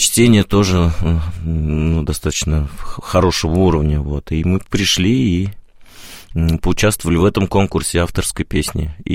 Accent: Saratov, Saratov Oblast, Russia; now in Moscow, Russia; мы уже там, когда уехали из Саратова, приехали в Москву

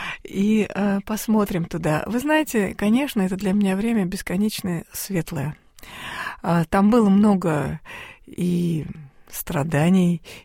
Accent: Moscow, Russia; пока я жила, росла там, в Москве, сначала на Ждановской, потом на Ленинском проспекте

